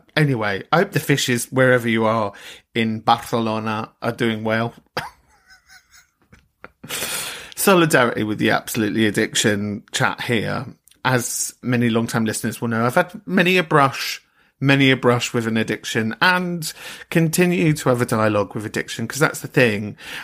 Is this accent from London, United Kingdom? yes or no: yes; London, United Kingdom; Do I have chips with that? Of course I don't. I come from London. It's mash.